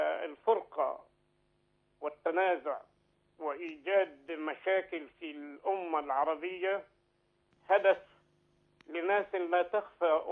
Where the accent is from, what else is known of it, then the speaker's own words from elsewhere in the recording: Upper Egypt, Egypt; أنا طبعا مصري ومن صعيد مصر وأعرف طبيعة الناس.